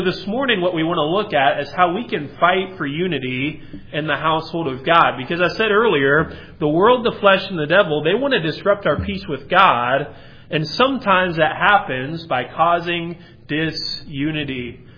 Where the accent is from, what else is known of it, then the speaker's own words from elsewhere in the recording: Midwest, United States; They were just different than how we grew up here in the Midwest.